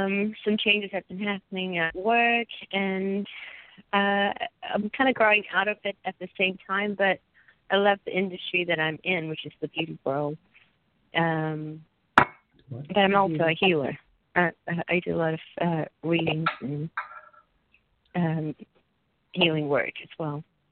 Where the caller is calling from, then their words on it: Dallas, Texas, United States; Texas, Dallas, Texas.